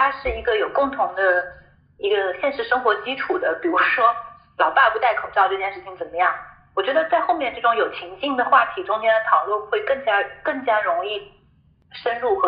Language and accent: Chinese; Jiangsu, China; 比如说我是江苏人，我们江苏被叫的什么内斗大省什么的，我是苏锡常江苏人